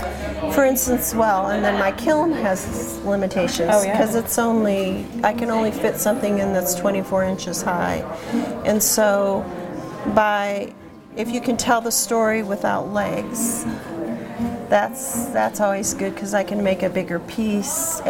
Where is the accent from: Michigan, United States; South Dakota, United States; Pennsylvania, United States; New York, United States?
Michigan, United States; moved away as an adult; now in Des Moines, United States; And but I've lived over 30 years in Iowa, in the Des Moines area. I went to college in Iowa and then started teaching in Des Moines. But I grew up in Michigan, in a small farming community, a lot like.